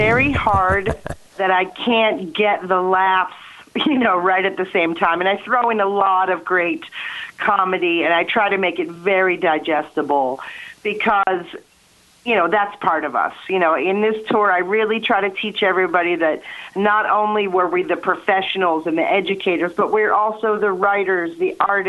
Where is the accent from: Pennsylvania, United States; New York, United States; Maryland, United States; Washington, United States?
Pennsylvania, United States; Johnstown; now in Philadelphia, United States; but I had a lot more problem growing up in Johnstown, Pennsylvania, a very small town, not as good education system. And when I moved to Philadelphia, everybody was Jewish.